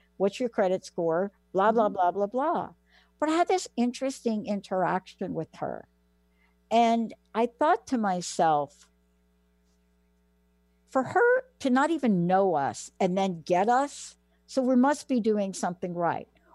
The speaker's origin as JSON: {"language": "English", "region": "New York", "country": "United States", "tie": "born or raised there", "said": "I mean, I grew up in New York"}